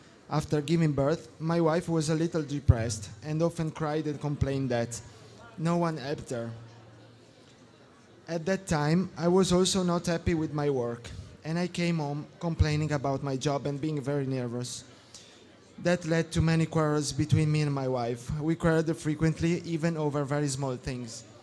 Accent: Italy; English is a second language; I'm originally from Italy.

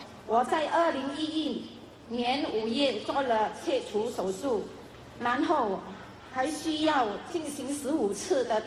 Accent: Johor, Malaysia; 我是来自马来西亚的柔佛州

